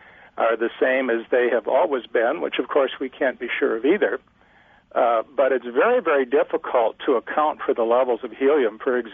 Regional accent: Minnesota, United States; It's sort of like up in Minnesota, my home state

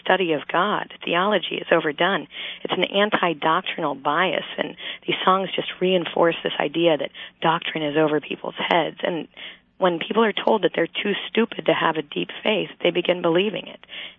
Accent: Colorado, United States; now in Washington, D.C., United States; I know that I changed churches when I moved from Colorado to Washington, D.C. A few years ago. And the hymns that were chosen at the church I grew up with were quite different than the hymns that were chosen at the new church

